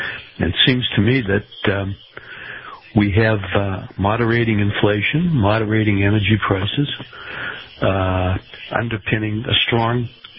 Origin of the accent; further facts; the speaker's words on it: Sarasota, Florida, United States; I'm from Sarasota, Florida.